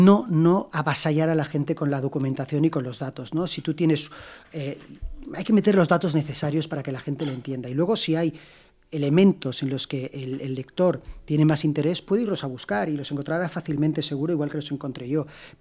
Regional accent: Spain; pero somos españoles, así que vamos a decirlo bien

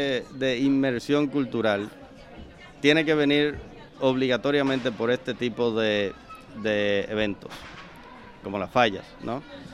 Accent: Dominican Republic; como dominicanos, claro, al fin no sabemos hacer las cosas medias.

